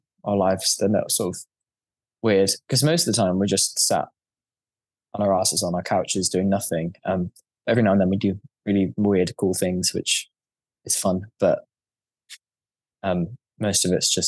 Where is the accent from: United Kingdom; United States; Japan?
United Kingdom; I think being British, you're just used to the cold.